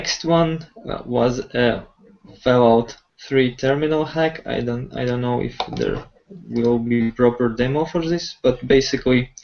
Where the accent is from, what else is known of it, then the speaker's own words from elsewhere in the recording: Latvia; English is a second language; I'm from Latvia